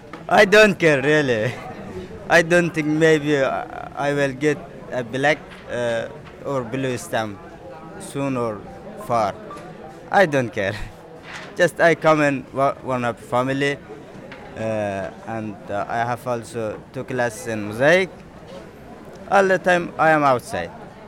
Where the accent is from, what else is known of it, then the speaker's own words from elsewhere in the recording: Afghanistan; English is a second language; from Afghanistan.